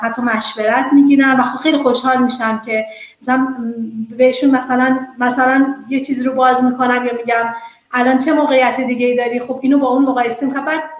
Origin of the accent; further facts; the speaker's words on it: Iran; moved away as an adult; now in Canada; من خودم وقتی اومدم کانادا با کار اومدم، برای پستاکم اومدم، یعنی با یک جاب آفر از ایران اومدم.